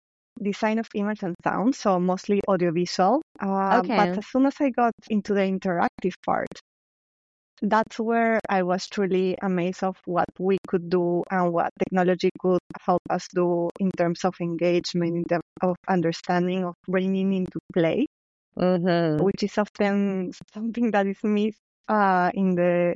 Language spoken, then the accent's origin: English; Lima, Peru; I was raised and born in Peru, Lima, Peru, and I had entrepreneurs' parents.